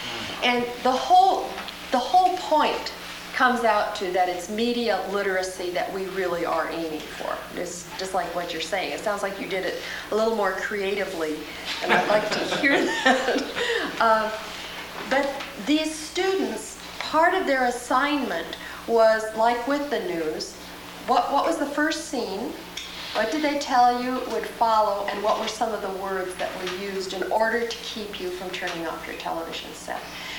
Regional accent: Portland, United States; Well, I'm from Portland.

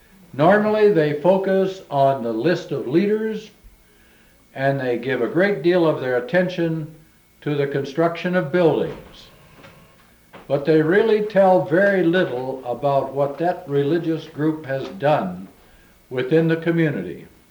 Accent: Springfield, Ohio, United States; I didn't realize in my hometown, Springfield, Ohio, that there was any kind of division within the Roman Catholic community.

